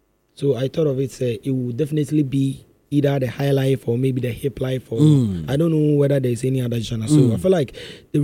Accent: Kumasi, Ashanti, Ghana; I was born and raised in Kumasi, which is the Ashanti region

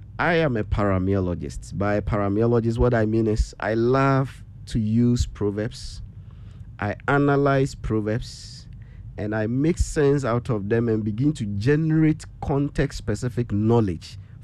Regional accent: Asante Mampong, Ashanti, Ghana; Where do I come from? I come from Asante Mampong or Edinyatunzu Ejabubinch River. So I must have one there.

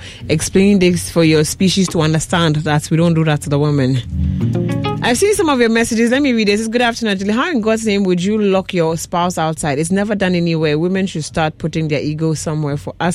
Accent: Tema, Greater Accra, Ghana; from Tema, a Woodom Brazil house.

